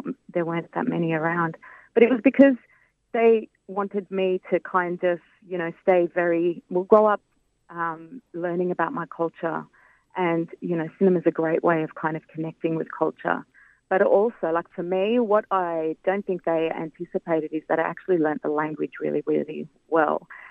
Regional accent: Australia; born there; I'm from a Lebanese background, and but I was born in Australia

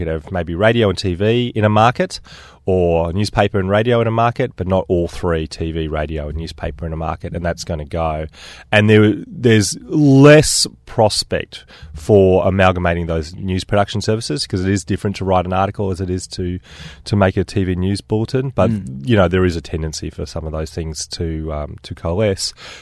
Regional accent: Australia; The biggest problem Australia has is that we speak English. Right. If we didn't speak English, if we spoke Australian, right, this weird Australian language, then we'd have to produce more content.

